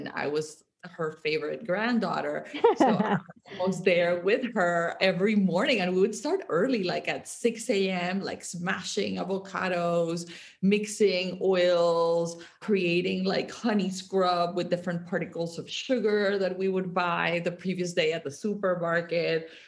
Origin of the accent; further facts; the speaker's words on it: Colombia; It's a constant part of our conversations growing up in Colombia, at least.